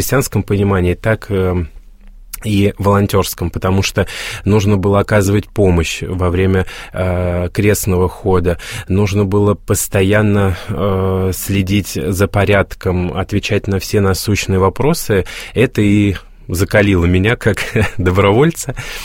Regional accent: Durnevo, Kaluga Oblast, Russia; я родился и вырос в Калужской области, в деревушке, небольшой деревушке, деревня Дурнево Дзержинского района.

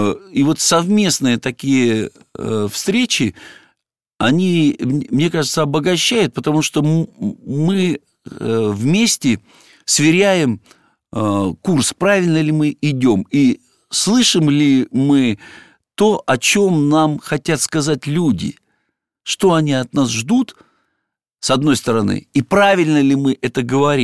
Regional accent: Irkutsk, Irkutsk Oblast, Russia; born there; Вы знаете, я родился в Иркутске.

